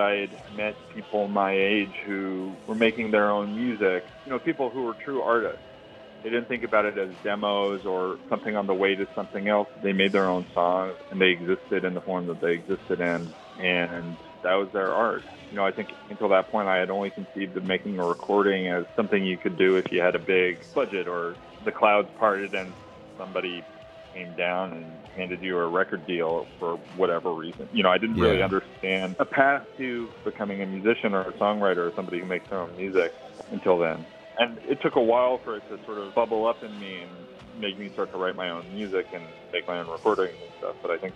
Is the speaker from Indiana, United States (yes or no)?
no; New York, United States; moved away as an adult; now in Los Angeles, United States; I still have a storage unit back in Hackensack. I grew up in New York. I was living in Maine for about a year, and then I kind of left and went on tour for a long time